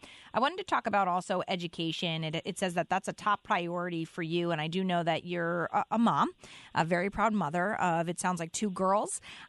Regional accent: Stamford, Connecticut, United States; also born or lived in Fairfield; we were Stamford residents. I was born and raised in Stamford, but the reason we moved to Fairfield when I was in elementary school was because my brother's on the autism spectrum.

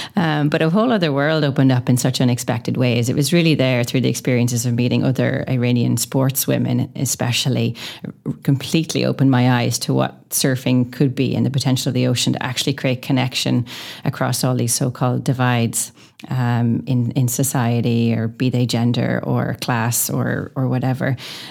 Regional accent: Rosnallen, Ulster, Ireland; when I was a child growing up in Rosnallen, Donegal.

